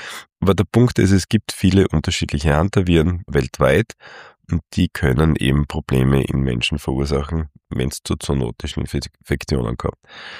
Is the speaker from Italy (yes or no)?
no; Styria, Austria; Ich bin in einer Gegend in Österreich aufgewachsen, in der Steiermark, wo es doch recht viele Pumala-Virusinfektionen gibt.